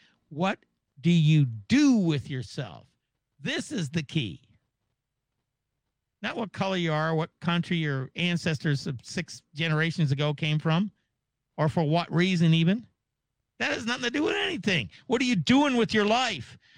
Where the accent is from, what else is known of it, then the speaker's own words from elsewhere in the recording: Maple Valley, Washington, United States; now in Mesa, United States; Actually, I grew up in the 1960s when I was a little kid in a little town south of Seattle, Maple Valley, Washington.